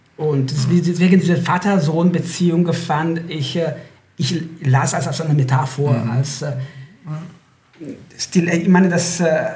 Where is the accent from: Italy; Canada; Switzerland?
Italy; German is a second language; aber ich als Italiener lese ich diese Generation-Roman als einen Versuch